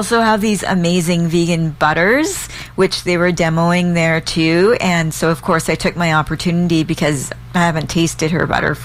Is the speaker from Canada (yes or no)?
yes; Vancouver, British Columbia, Canada; you probably used to like them as kids when we were growing up